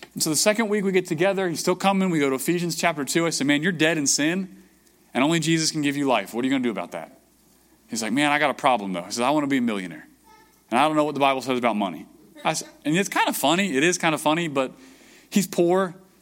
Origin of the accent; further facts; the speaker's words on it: Maryland, United States; I mean, I'm from Maryland, so I kind of know how it works.